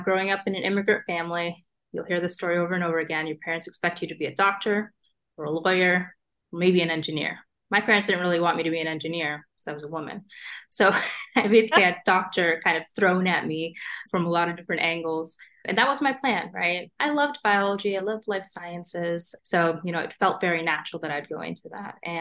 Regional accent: Rochester, Minnesota, United States; I think we got really lucky growing up in Rochester, Minnesota, because there was a great public school system, just a lot of support. And it was a pretty diverse community at the same time.

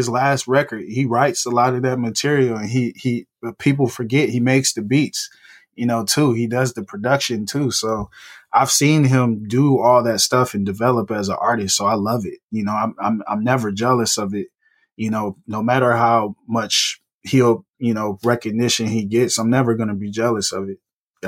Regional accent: Detroit, Michigan, United States; also born or lived in Ypsilanti; I grew up in Detroit. I grew up in Ypsy because my family's from Detroit.

